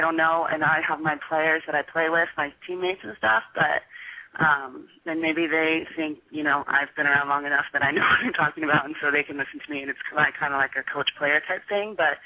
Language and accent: English; United States; Like, myself as an American, I know that we're very independent people